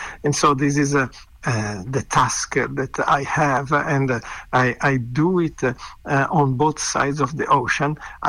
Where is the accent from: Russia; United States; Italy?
Italy; Genoa, Liguria; In Genova, my hometown